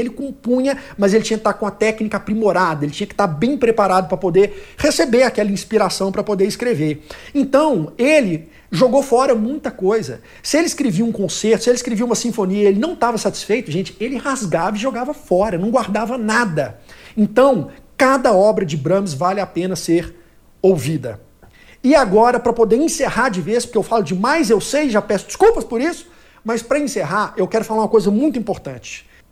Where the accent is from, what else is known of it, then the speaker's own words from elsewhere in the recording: Minas Gerais, Brazil; Sou mineiro, né? Tenho que zelar pela minha natureza, né? Pela minha origem.